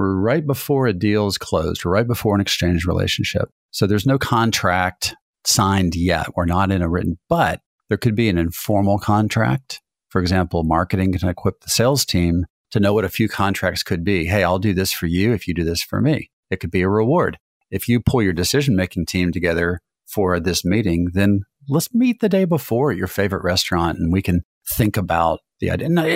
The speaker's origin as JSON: {"language": "English", "region": "Pennsylvania", "country": "United States", "said": "You know, in New England, I'm from Western Pennsylvania."}